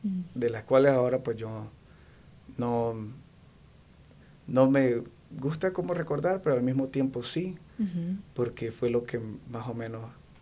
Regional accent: Granada, Nicaragua; Soy de Nicaragua, de Granada.

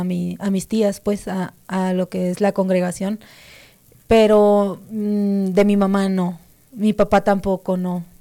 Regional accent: Ciudad Obregón, Sonora, Mexico; now in United States; Soy de Ciudad Obregón, Sonora. Soy mexicana.

